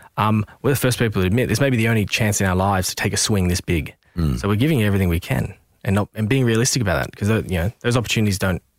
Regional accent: Hurstville, New South Wales, Australia; I grew up in Hurstville, which is Southwest Sydney.

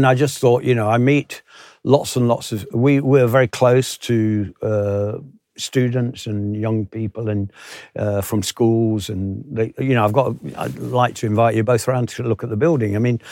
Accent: Nottingham, East Midlands, United Kingdom; the Beeston Camera Club, which is just outside of my hometown in Nottingham.

